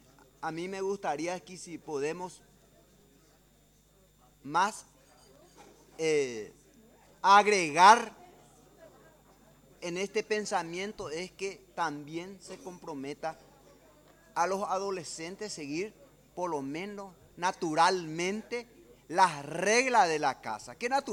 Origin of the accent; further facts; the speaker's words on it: Paraguay; nosotros tenemos que siempre como paraguayo y como seres humanos